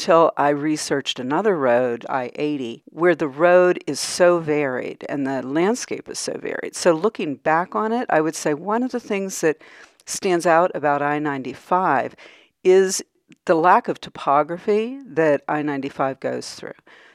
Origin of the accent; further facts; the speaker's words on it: Pittsburgh, Pennsylvania, United States; Well, I come from Pittsburgh, and you know, we're very polite drivers here.